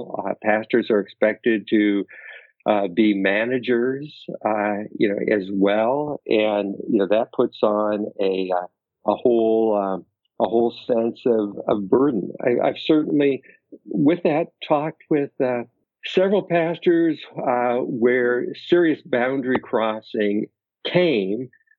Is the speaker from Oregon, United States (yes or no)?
yes; Oregon, United States; I think I look back at my small town that I grew up in Oregon, and I know there was more contact across denominations.